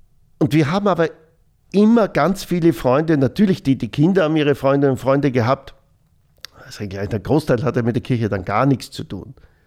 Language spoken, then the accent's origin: German; Styria, Austria; Ich komme aus der Südoststeiermark, so kleinbäuerliche Region, wir waren Kleinbauern.